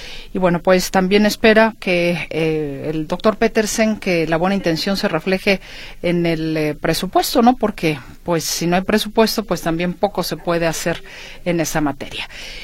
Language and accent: Spanish; Mexico; Creo que como mexicanos debemos esperar a que haya buenos resultados